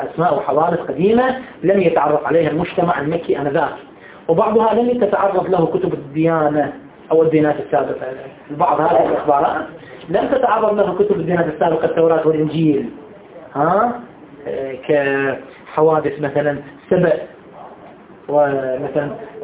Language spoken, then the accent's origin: Arabic; Iraq; أنا عراقي وشيعي